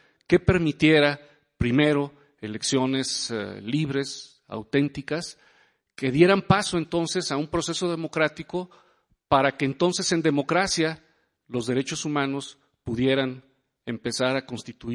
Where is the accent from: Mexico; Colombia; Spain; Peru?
Mexico; San Luis Potosí; aquí veo algunas caras conocidas, allá de mi terruño de San Luis Potosí